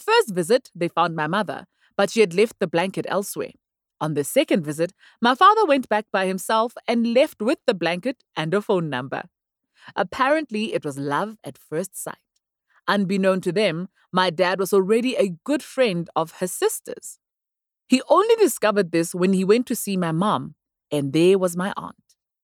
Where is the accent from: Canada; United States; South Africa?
South Africa; Thaba Nchu, Free State; born there; I was born in Moroka Hospital in Thabantsho, where my mother worked.